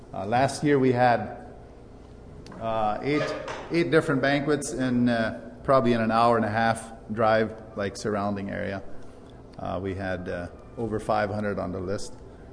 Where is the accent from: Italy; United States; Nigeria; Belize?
Belize; moved away as an adult; now in Canada; You see, I grew up in Belize and didn't know Canada at that time till I was about 19 years, and found a beautiful lady there and got married, and that's where our home is since.